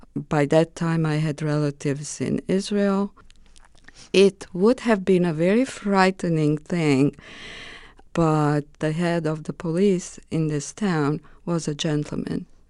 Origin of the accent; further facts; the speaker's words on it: Romania; I was asked to lead a delegation of Romanian officials from my hometown to Holland.